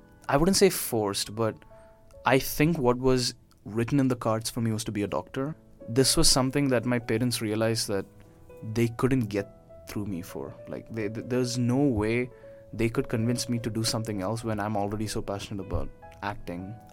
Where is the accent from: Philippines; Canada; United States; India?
India; I'm an Indian I live in an Arab Gulf society, and there are some expectations levied upon me as a person.